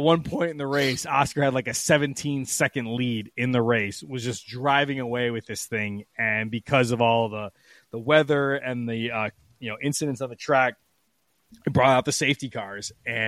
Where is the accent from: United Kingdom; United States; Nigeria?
United Kingdom; England; growing up in England, it's probably two things